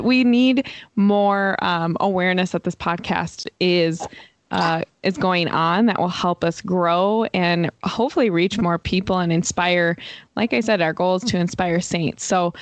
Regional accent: United States; as an American, somebody who has lived in America my entire life.

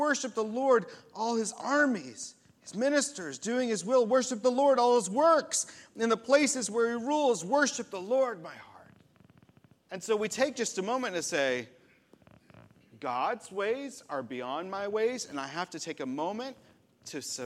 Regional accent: United States; I'm an American. I am hardworking, and I have control over all things, don't I?

